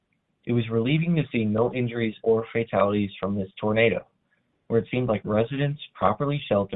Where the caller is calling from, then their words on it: Illinois, United States; I'm calling in from Northern Illinois University.